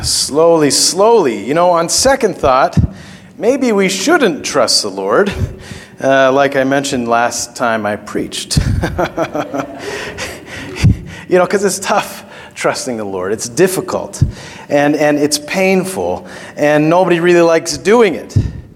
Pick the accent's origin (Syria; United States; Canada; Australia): Canada; I'm a Canadian.